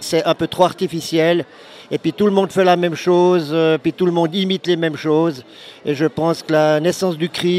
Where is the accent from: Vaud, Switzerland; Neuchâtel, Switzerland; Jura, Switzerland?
Neuchâtel, Switzerland; Le Locle; Je suis d'ici, du Locle. Pure souche.